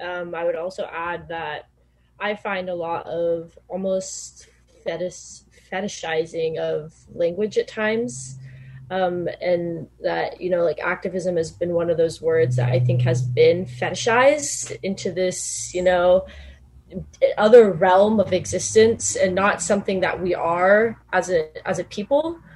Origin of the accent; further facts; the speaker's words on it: Orange, California, United States; I am not. I'm from South. I'm from City of Orange.